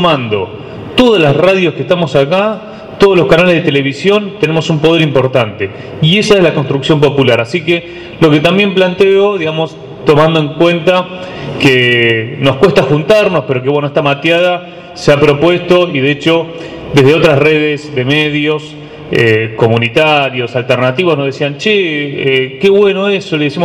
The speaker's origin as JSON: {"language": "Spanish", "country": "Argentina", "said": "porque si no vamos a estar derrotados como pueblo argentino."}